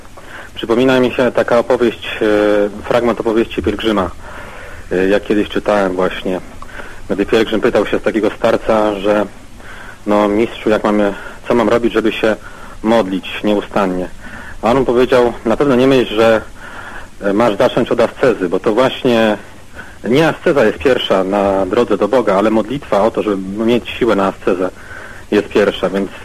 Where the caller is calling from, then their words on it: Warsaw, Masovian Voivodeship, Poland; Ja jestem słuchaczem online z Warszawy.